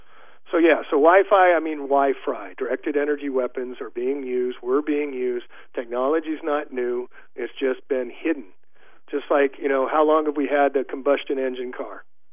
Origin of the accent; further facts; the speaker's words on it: California, United States; Well, I mean, I grew up in California and stuff